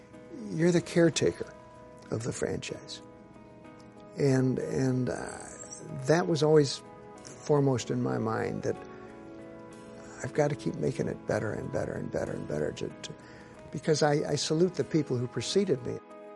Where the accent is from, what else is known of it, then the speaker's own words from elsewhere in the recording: Des Moines, Iowa, United States; I grew up in Des Moines. My father ran a trucking company and wanted me to go into business with him.